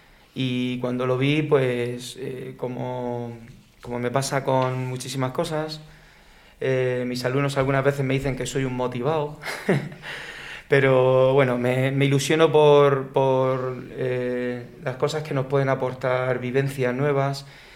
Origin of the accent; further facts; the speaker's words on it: Cartagena, Region of Murcia, Spain; born there; Pues nací en Cartagena, en el sureste de la península ibérica.